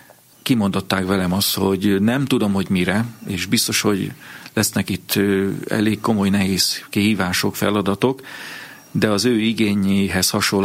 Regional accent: Vas, Hungary; nagyon kötődtem a szüleimhez, a szülőföldemhez, és tudtam, hogy hát az egy bentlakásos gimnázium van itt a környéken, Kőszegen, Szombathelyen, ahol bejáró lehetnék.

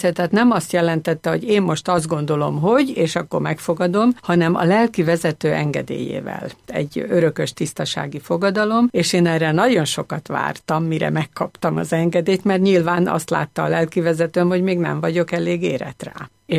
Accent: Bács-Kiskun, Hungary; Egy Kecskemét melletti tanyán születtem és nőttem föl. Egy 10 gyerekes katolikus, nem csak papíron katolikus, hanem a vallását komolyan gyakorló családba születtem.

